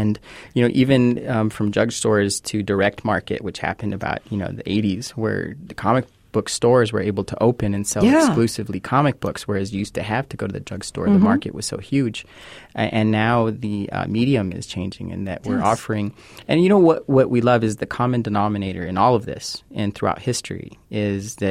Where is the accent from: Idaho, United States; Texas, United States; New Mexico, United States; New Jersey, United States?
Texas, United States; El Paso; I'm from El Paso.